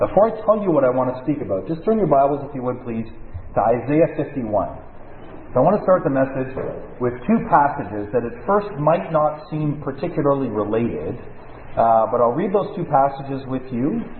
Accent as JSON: {"language": "English", "country": "Canada", "accent": "Canadian", "lives_now": "United States", "said": "I get teased about my Canadian accent on a regular basis. Thanks, Carl. Now living in the United States. And I miss the A's and about and all the various things that we say on a regular basis."}